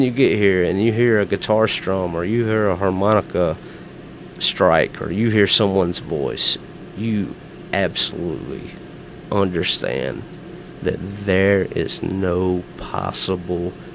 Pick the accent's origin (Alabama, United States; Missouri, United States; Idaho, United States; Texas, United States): Alabama, United States; And so here we stand, and just is like we're coming from Virginia. I'm from Alabama.